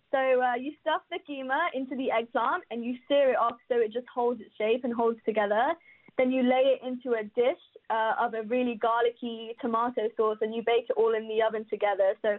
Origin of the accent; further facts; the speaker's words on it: Pakistan; And I'm from Pakistan, which is just one country in South Asia.